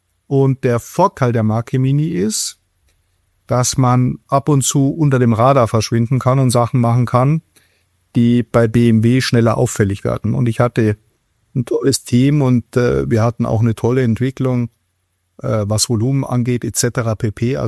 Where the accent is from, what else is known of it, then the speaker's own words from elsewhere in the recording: Munich, Bavaria, Germany; Ich war ein paar Jahre in München, bin Münchner, habe da Autos verkauft und bin dann nach Stuttgart